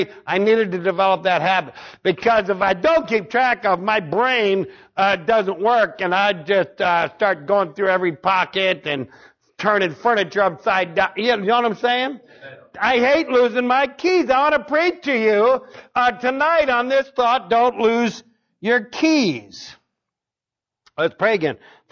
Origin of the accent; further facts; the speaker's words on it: Ohio, United States; And I go, no, I'm from Ohio.